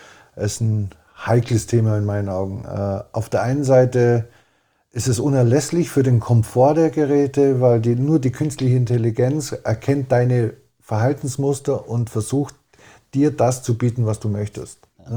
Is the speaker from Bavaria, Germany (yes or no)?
yes; Memmingen, Bavaria, Germany; Ja, also Memmingen, also es gab für mich eigentlich nie einen Gedanke aus Memmingen weg.